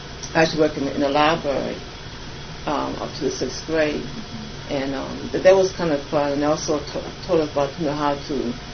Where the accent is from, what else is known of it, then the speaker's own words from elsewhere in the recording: United States; I was raised on Tenner Hill, and I used to live the house behind this one that my brother lives at now.